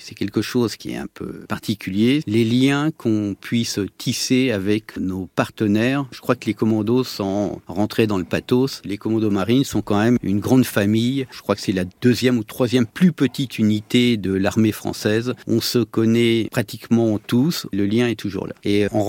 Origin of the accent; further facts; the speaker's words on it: Normandy, France; born there; je suis né en Normandie, et lorsque j'allais au bord de la mer